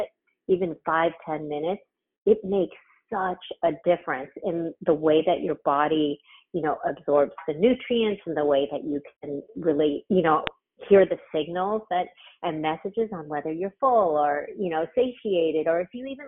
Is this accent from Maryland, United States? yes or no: no; Los Angeles, California, United States; I was born and raised in LA in California, you know, so that says a lot right there, right?